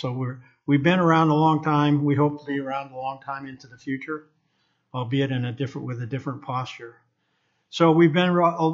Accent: Kenai, Alaska, United States; I'm from Kenai, Alaska.

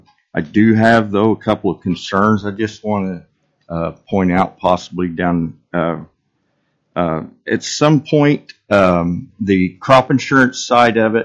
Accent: Delta Junction, Alaska, United States; I'm from Delta Junction, Alaska, where I own a beef cattle ranch and raise most of my own feed.

